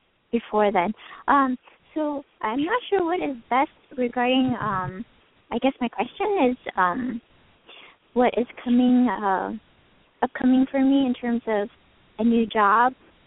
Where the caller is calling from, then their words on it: California, United States; I'm calling from California.